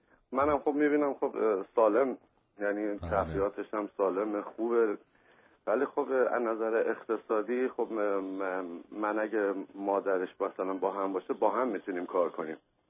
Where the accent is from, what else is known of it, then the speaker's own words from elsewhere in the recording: Iran; moved away; کلن دو سال و نیم از ایران اومدیم.